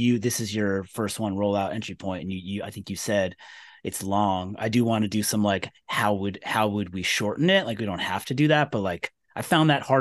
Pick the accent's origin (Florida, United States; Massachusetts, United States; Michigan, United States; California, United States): California, United States; Like I'm originally from California